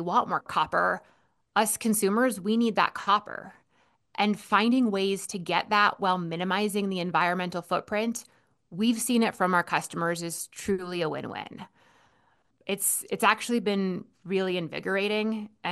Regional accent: Alaska, United States; I grew up in Alaska, and I have friends from a lot of Native villages

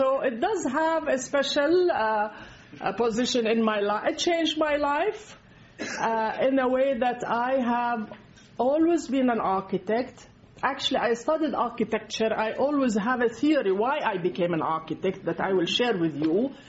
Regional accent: Jordan; became a refugee, and we went to Jordan, and I grew up in Jordan as a refugee

